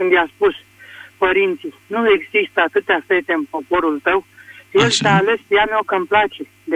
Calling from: Craiova, Dolj, Romania; din Craiova.

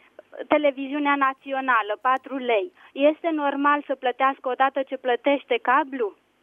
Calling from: Brăila, Brăila County, Romania; din Brăila.

